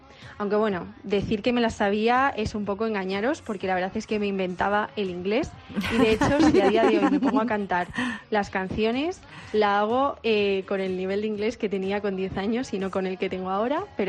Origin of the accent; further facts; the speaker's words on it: Madrid, Community of Madrid, Spain; soy de Madrid.